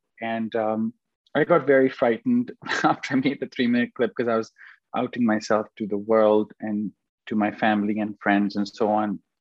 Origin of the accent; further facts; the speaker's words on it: Pakistan; now in Canada; But I am from Pakistan, as you know, and Pakistan is far, far, far behind.